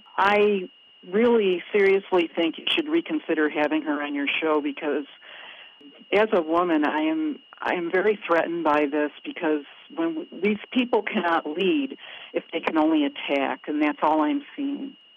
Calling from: Vermont, United States; I'm calling from Vermont.

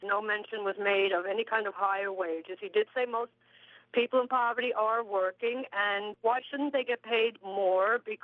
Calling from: Livingston Manor, New York, United States; I'm from Livingston Manor.

